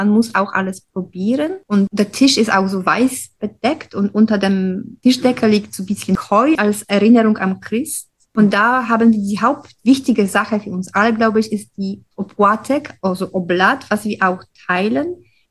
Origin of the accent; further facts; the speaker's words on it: Poland; now in Bonn, Germany; Also ich komme aus Polen und ich bin hier in Bonn schon seit 10 Jahren.